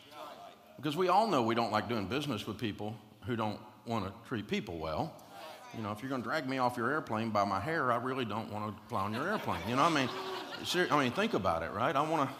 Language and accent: English; Nashville, Tennessee, United States; I grew up in Nashville, where we live today, and we were at the University of Tennessee in Knoxville, about 200 miles away when we met.